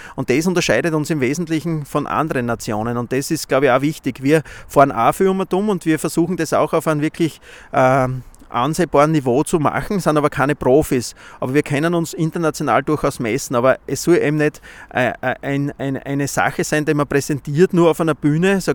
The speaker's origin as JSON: {"language": "German", "region": "Styria", "country": "Austria", "said": "den es so nur bei uns in der Steiermark gibt"}